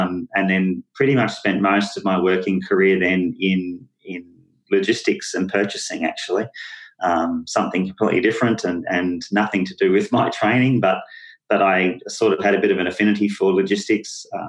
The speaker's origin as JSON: {"language": "English", "region": "New South Wales", "country": "Australia", "tie": "born or raised there", "also_born_or_lived": "Sydney, Australia", "lives_now": "Melbourne, Australia", "said": "I was raised in northern New South Wales, in country on the New England Tablelands up there. Absolutely loved it. Was dragged kicking and screaming at about 15 years of age down to Melbourne, and I've been in Melbourne ever since, really."}